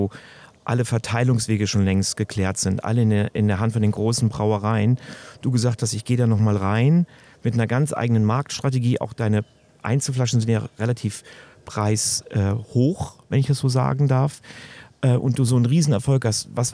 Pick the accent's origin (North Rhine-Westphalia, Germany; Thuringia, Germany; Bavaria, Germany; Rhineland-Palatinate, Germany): North Rhine-Westphalia, Germany; Cologne; also für mich als Kölner?